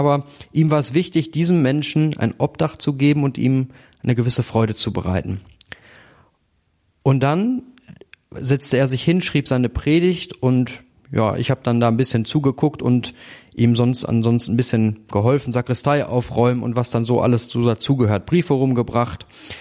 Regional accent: Neheim, North Rhine-Westphalia, Germany; also born or lived in Wickede-Wimbern; bin 37 Jahre alt und komme gebürtig aus Wickede-Wimbern. Das ist oben an der Grenze zum Hochsauerland und ich bin aufgewachsen in Neheim.

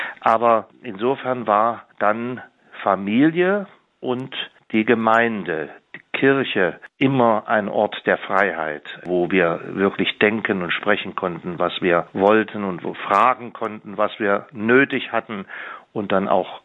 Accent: East Germany, Germany; gerade auch der Religionsunterricht, der ja bei uns in der DDR niemals in der Schule war, sondern immer am Nachmittag oder am frühen Abend in der Pfarrei

